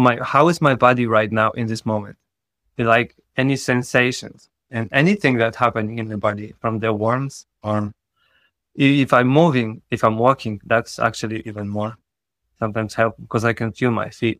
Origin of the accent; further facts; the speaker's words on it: Poland; English is a second language; Yeah, I'm from Poland, so we're like neighbors.